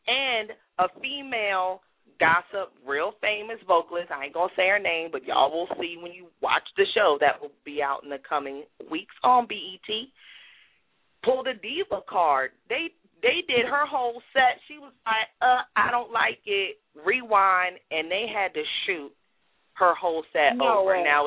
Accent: Maryland, United States; And, you know, we're from Maryland, and she's from the East Coast.

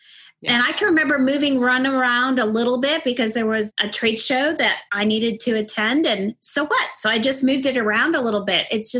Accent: Northeast, United States; Growing up in the Northeast, everything was pedal to the metal all the time.

